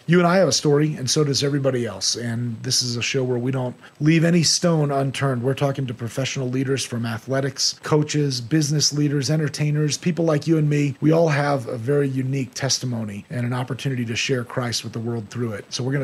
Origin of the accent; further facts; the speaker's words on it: Florida, United States; I grew up in Florida.